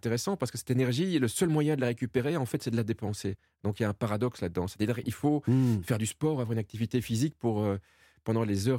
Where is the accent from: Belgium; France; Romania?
Belgium; Je suis belge.